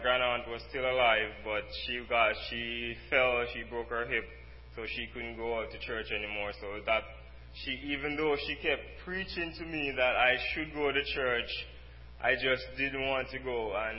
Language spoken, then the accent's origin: English; Jamaica; Well, as you heard … I'm from Jamaica.